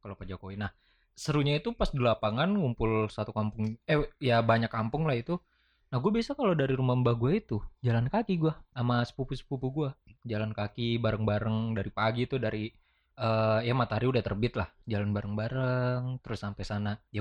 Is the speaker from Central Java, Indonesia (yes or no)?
yes; Sukoharjo, Central Java, Indonesia; Di Solo gue. Sukoharjo.